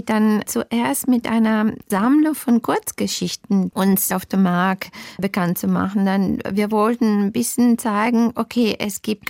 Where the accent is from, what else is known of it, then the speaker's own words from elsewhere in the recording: Italy; now in Germany; Ich bin Italienerin und Deutsche. Ich habe auch die deutsche Staatsbürgerschaft also vor vielen Jahren beantragen dürfen.